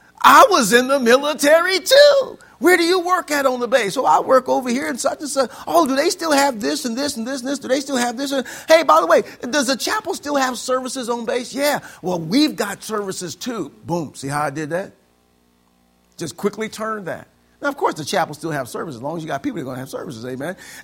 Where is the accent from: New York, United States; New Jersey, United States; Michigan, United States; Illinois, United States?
Illinois, United States; I'm from Illinois.